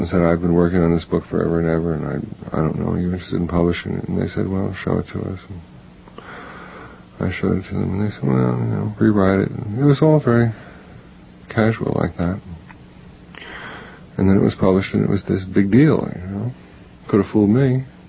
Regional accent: Roslyn, New York, United States; also born or lived in Chicago, United States; I was born in Chicago. Didn't live there very long, though. I grew up actually in Long Island, Roslyn, Long Island.

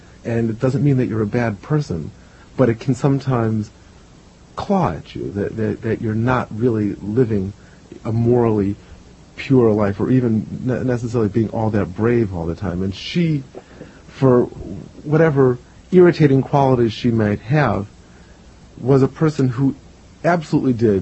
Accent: Chicago, Illinois, United States; also born or lived in Washington; I was born in Washington, but I was raised in Chicago.

